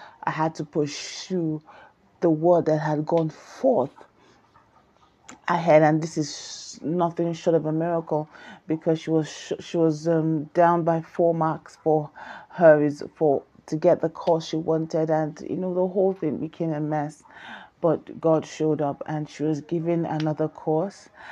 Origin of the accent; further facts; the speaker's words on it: Nigeria; whether you're in Nigeria, my home country